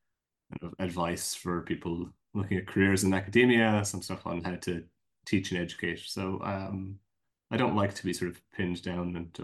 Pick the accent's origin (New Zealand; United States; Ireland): Ireland; I grew up in Ireland in the kind of 80s and 90s. Most people of my generation would be first generation students in university.